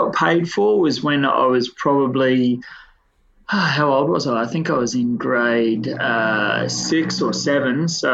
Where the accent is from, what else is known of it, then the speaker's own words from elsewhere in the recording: Mackay, Queensland, Australia; I grew up in Mackay, which is a, you know, reasonably small town